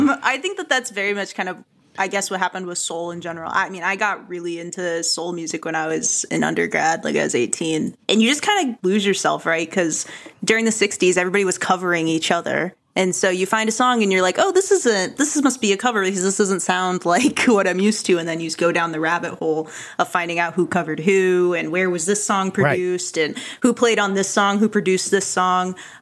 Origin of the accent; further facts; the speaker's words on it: Ohio, United States; I grew up in Ohio. I think that that's just very common to hear Motown.